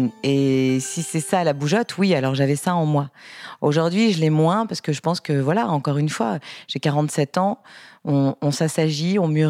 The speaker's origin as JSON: {"language": "French", "town": "Lyon", "region": "Auvergne-Rhône-Alpes", "country": "France", "said": "je suis lyonnaise déjà"}